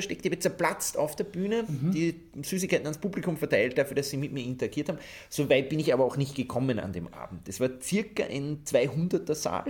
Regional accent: Upper Austria, Austria; In meinem Heimatbundesland Oberösterreich, da würde man jetzt glauben, Heimvorteil, aber nein.

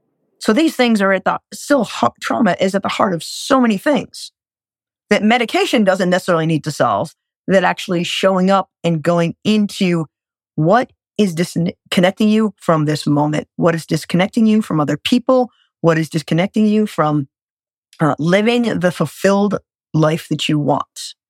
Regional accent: Rhode Island, United States; I'm from Rhode Island. You could probably tell that. I probably should have mentioned, if you don't understand me, put an R or two in there. It'll make way more sense. We don't use them where I'm from. Rhode Island is the ocean.

